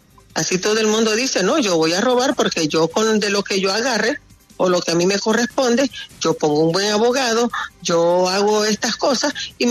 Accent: Colombia; como ciudadanos colombianos al cual tenemos derecho

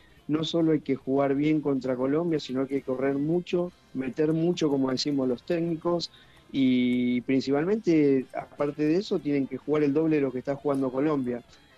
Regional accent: Argentina; also born or lived in Cúcuta / Fortaleza; más porque estuve en Cúcuta y en Fortaleza, casi 9 años en un maravilloso país que quiero mucho. Siendo argentino digo que no

